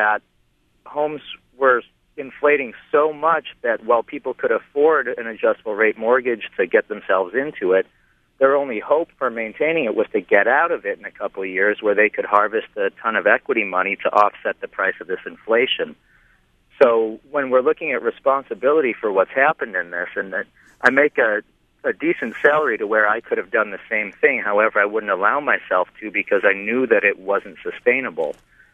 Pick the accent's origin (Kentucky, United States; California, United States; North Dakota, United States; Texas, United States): California, United States; San Francisco; So I am actually from San Francisco, California. I'm visiting my parents right now